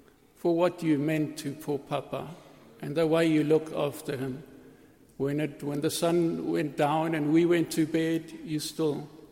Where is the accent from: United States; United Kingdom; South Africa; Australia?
South Africa; Dalton, KwaZulu-Natal; We grew up in the Dalton area and we had so many friends.